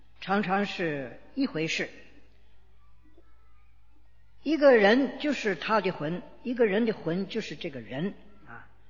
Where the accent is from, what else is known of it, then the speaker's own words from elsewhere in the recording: China; 我们中国人呢也没有人给他们上过这一门课